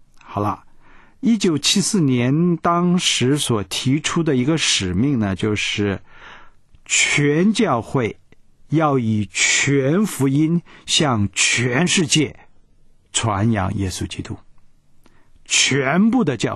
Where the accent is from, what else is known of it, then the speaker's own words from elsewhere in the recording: China; 这个过圣诞节啊，对于美国人、西方人，好像我们中国人的过年呢，不一定随便到人家去过。